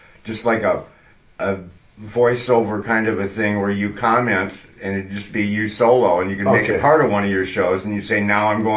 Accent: California, United States; I'm from Northern California, so that's a different world up there, too.

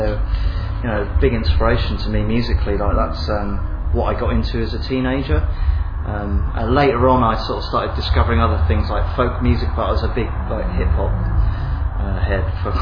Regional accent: Brighton, South East England, United Kingdom; Yeah, in Brighton, and it blew my mind.

